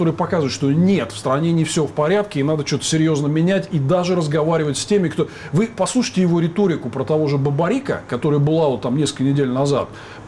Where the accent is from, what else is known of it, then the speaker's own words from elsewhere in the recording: Belarus; Даже мы, спокойные белорусы, которые вот не дергались много лет